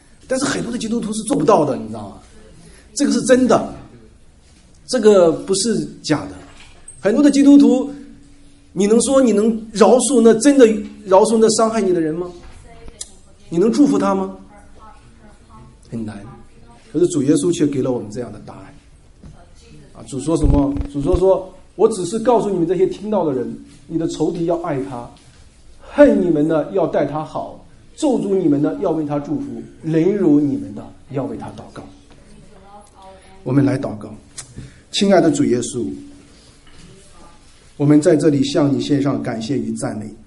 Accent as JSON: {"language": "Chinese", "country": "China", "tie": "born or raised there", "said": "我们都是在中国成长过来的人啊，我是在这一个中国的这个街市中长大的孩子"}